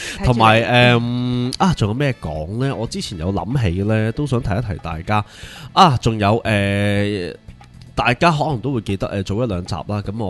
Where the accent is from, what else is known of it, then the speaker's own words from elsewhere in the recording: Hong Kong; 咁我哋作为香港人咧，虽然离我哋好远。